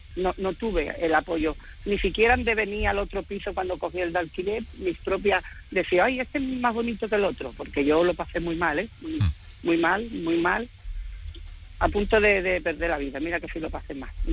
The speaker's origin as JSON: {"language": "Spanish", "town": "Barbate", "region": "Andalusia", "country": "Spain", "said": "como soy de Barbate, pues no pega aquí"}